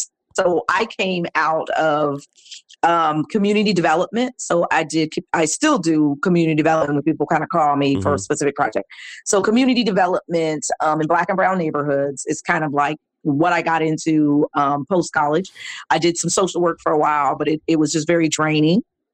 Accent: Germany; my dad is retired military. So I grew up in Germany.

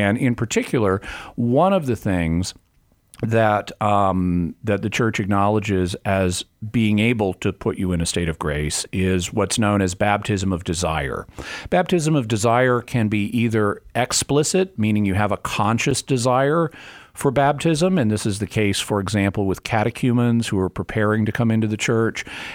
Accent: Arkansas, United States; also born or lived in Texas; I was born in Texas. I was raised in Arkansas.

